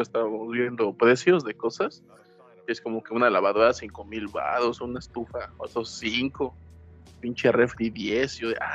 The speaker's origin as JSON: {"language": "Spanish", "town": "Atoyac", "region": "Veracruz", "country": "Mexico", "tie": "born or raised there", "said": "No, estamos viendo en mi pueblito, en Atoyac."}